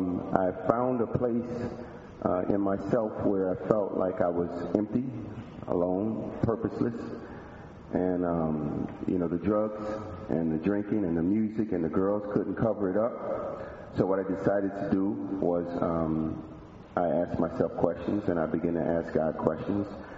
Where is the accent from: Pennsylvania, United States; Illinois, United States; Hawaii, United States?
Illinois, United States; Chicago; also born or lived in Mississippi; I live in Rogers Park. I'm originally from Mississippi, west side and south side of Chicago. Was born and raised on the west side of Chicago.